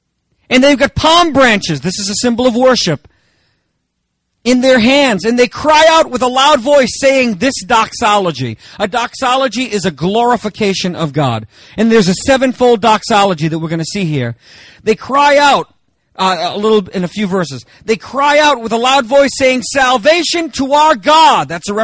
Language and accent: English; United States; Listen, I'm American too.